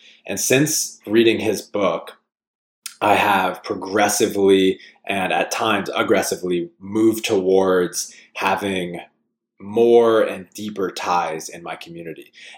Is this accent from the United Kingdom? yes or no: no; Louisiana, United States; Where I grew up in Louisiana, community was very highly valued, is very highly valued.